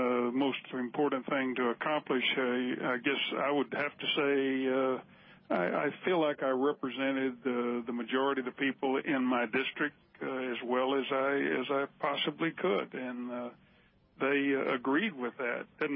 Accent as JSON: {"language": "English", "town": "Stamford", "region": "Texas", "country": "United States", "tie": "born or raised there", "said": "Well, I was from Stamford. I was born and raised east of Stamford in the Urkstall community, rural community."}